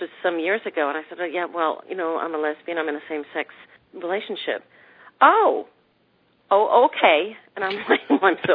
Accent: New Hampshire, United States; Yes, I'm from New Hampshire.

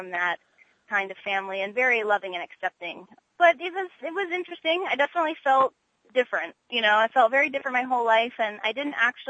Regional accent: Ohio, United States; I think growing up in Ohio instilled a lot of really amazing, heartfelt values in me.

